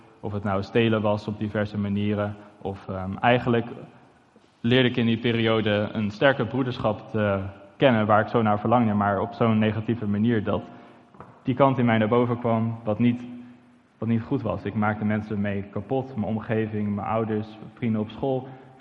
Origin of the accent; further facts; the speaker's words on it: Amersfoort, Utrecht, Netherlands; also born or lived in Nijkerk; ik ben opgegroeid in Amersfoort, in Nijkerk, in een ongelooflijke situatie. Ik ben niet met de Bijbel opgegroeid.